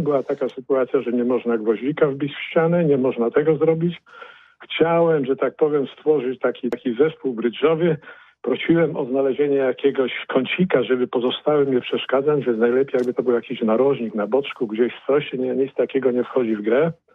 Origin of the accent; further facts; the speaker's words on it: Poznań, Greater Poland Voivodeship, Poland; urodziłem się w Poznaniu, ponad 50 lat spędziłem w Poznaniu i zastanawiam się nad powrotem do Poznania